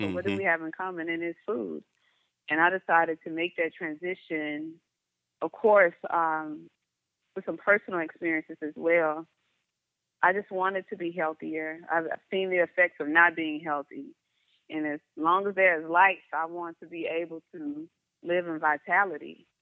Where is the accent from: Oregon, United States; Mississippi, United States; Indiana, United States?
Mississippi, United States; I teach in a way that it's important for people to know, number one, that I am from Mississippi.